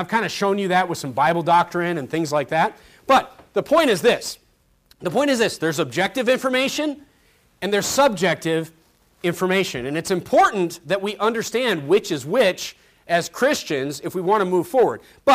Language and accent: English; Midwest, United States; now in California, United States; Look, I'm aware that I grew up in the Midwest, so I just kind of have more interest in things like agriculture